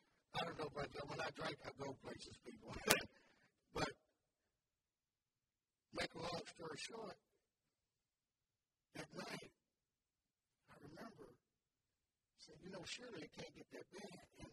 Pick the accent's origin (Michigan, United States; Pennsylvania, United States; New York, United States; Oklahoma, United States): Oklahoma, United States; Chickasha; I'm from Chickasha, Oklahoma, everyone.